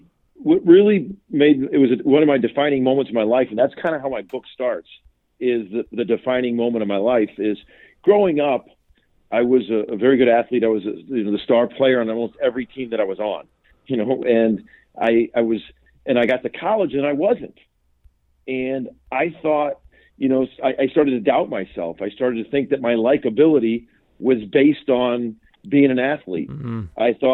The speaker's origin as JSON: {"language": "English", "town": "Naperville", "region": "Illinois", "country": "United States", "tie": "born or raised there", "said": "I grew up in Naperville, Illinois, and I was born and raised Catholic."}